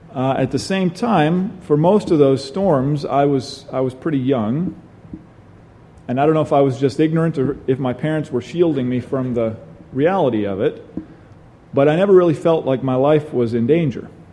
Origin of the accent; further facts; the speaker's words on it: New York, United States; Most of the big storms I've experienced were in or around my hometown in upstate New York.